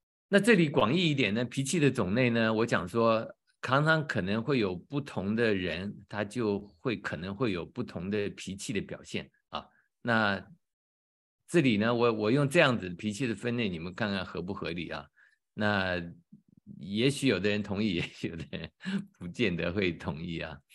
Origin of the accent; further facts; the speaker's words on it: Hunan, China; 那像我是湖南人